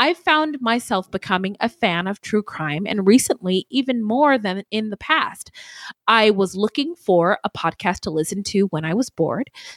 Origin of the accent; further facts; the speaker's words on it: California, United States; when I was growing up in the Bay Area in the 90s